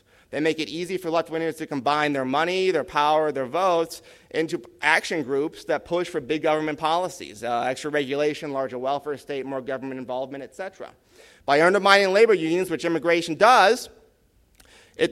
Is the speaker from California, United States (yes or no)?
yes; California, United States; Maybe it's in my home state of California